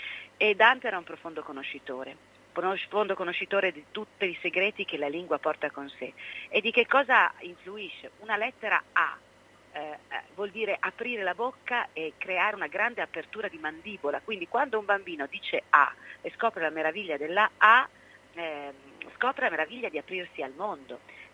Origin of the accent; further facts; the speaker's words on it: Florence, Tuscany, Italy; born there; io poi dalla Toscana, da Firenze, dove sono nata, battezzata in Battistero e San Giovanni, sono finita a vivere in mezzo alle risaie.